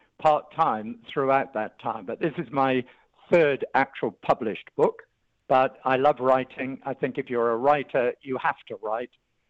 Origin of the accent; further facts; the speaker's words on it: England, United Kingdom; moved away as an adult; now in Australia; I came from England originally, but I was asked to come to Australia just for 2 years in 1990. And here we are 33 years later.